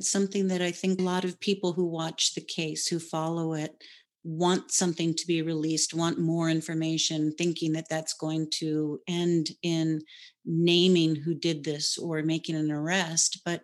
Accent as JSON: {"language": "English", "region": "Hawaii", "country": "United States", "tie": "born or raised there", "said": "I was born and raised in Hawaii and did that for a while and went to college at the same time"}